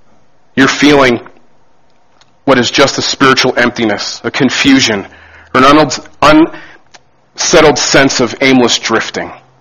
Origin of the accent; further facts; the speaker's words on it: New Jersey, United States; Growing up in New Jersey, the entire state is tolled.